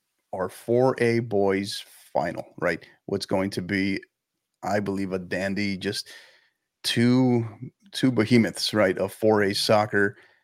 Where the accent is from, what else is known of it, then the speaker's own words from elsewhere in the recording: El Paso, Texas, United States; I'm originally from the El Paso area.